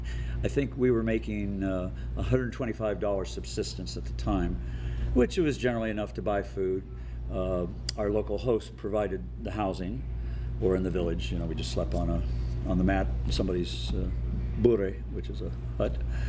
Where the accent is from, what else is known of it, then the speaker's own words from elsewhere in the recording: Florida, United States; I come from Florida, and Fiji's not much different.